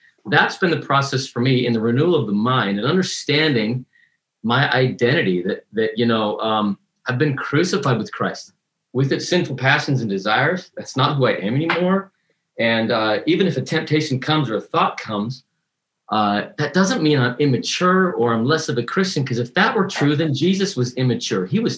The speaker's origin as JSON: {"language": "English", "town": "Salt Lake City", "region": "Utah", "country": "United States", "tie": "born or raised there", "said": "I grew up in Salt Lake City, Utah. Less than 1% of the population is born again there."}